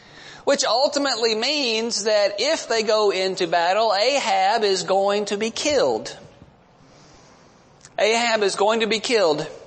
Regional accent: Georgia, United States; for me, growing up in South Georgia, that's sulfur water.

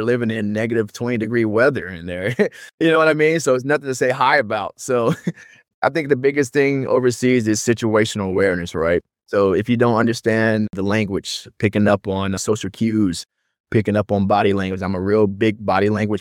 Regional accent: Dallas, Texas, United States; I mean, I come from Dallas, Texas, so I've always been a traveler, right?

